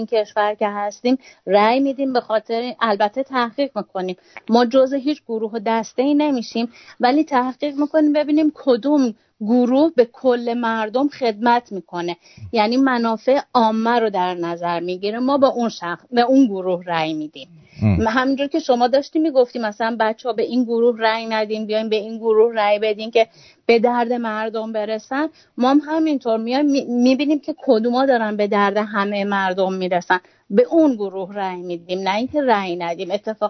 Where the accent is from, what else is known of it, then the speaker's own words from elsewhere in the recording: Iran; در وهله اول ما ایرانی هستیم مثل تمام ایرانیای دیگه،